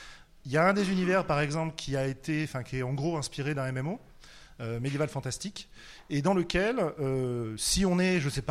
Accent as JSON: {"language": "French", "town": "Paris", "region": "Île-de-France", "country": "France", "said": "Tout simple, hein, bon, je suis parisien."}